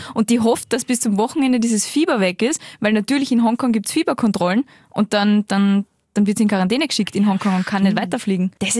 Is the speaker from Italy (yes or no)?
yes; Italy; Pass auf, ich bin Italienerin.